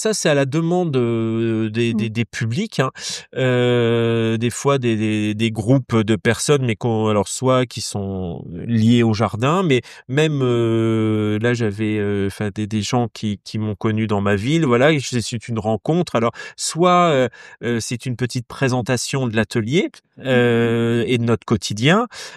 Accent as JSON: {"language": "French", "region": "Centre-Val de Loire", "country": "France", "tie": "born or raised there", "said": "quand j'étais enfant en Touraine, parce que je suis d'ici, j'ai connu des hivers très froids"}